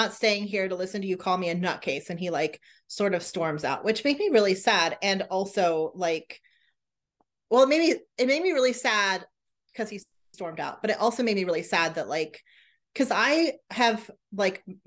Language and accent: English; United States; which like as an American, I don't know what that is.